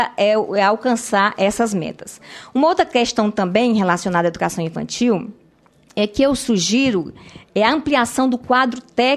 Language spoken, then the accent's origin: Portuguese; Roraima, Brazil; nas creches novas que foram construídas, inclusive lá no meu estado, de Roraima, que a creche está construída